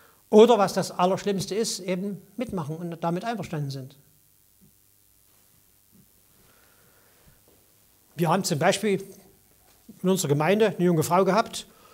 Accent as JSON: {"language": "German", "town": "Chemnitz", "region": "Saxony", "country": "Germany", "said": "Wir hatten in Chemnitz, wo ich herkomme, da waren 4 Hebammen"}